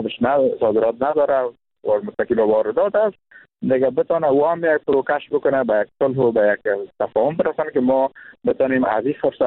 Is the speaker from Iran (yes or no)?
no; Kunduz, Afghanistan; ما هم جزء از افغانستان هستیم، مردم کندوز متضررتر خواهد شدیم